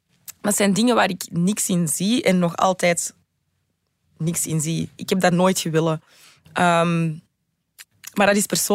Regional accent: Antwerp, Belgium; Ik studeerde in mijn thuisstad Antwerpen.

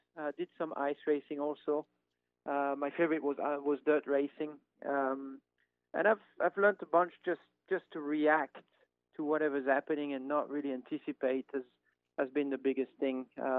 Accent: France; I grew up in France

